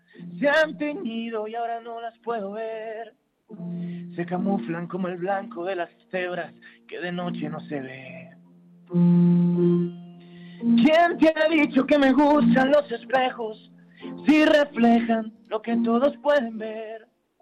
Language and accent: Spanish; Madrid, Community of Madrid, Spain; tocar en Madrid, nosotros somos de Madrid